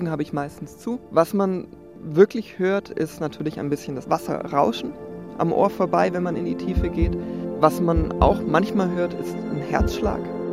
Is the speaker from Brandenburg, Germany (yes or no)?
no; Baden-Württemberg, Germany; Ich bin früher auf dem Dorf aufgewachsen, in der Nähe um Stuttgart, und habe viele meiner Sommer im Freibad verbracht tatsächlich.